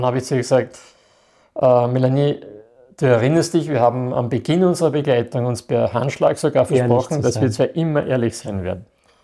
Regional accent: Krems, Lower Austria, Austria; Also, weil ich öfters gefragt werde, bei uns in Krems.

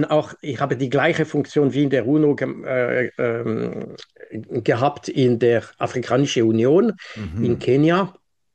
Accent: Switzerland; Ich bin kein Russe, ich bin kein Ukrainer, ich bin Schweizer.

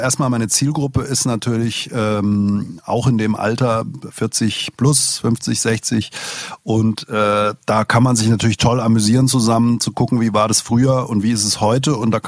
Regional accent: Offenbach, Hesse, Germany; born there; Aber ich bin selber in Offenbach geboren. Ich darf das.

